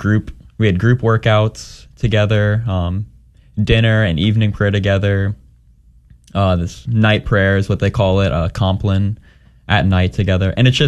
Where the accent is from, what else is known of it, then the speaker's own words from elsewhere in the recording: Lafayette, Louisiana, United States; So as you said, I'm from Lafayette, Louisiana. I've been Catholic my whole life.